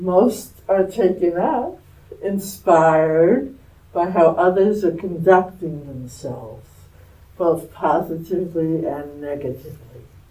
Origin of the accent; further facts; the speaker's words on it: New York, United States; also born or lived in Minneapolis; I grew up on Long Island in a fairly comfortable Jewish town on Long Island, and in my high school maybe there was like 80% Jewish people